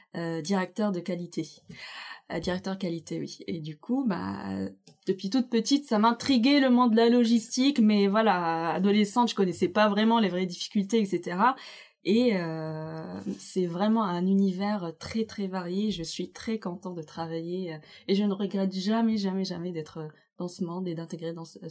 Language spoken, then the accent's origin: French; Morocco; moved away as an adult; now in France; j'ai 33 ans, je suis marocaine. Ça avait fait presque 10 ans que je suis en France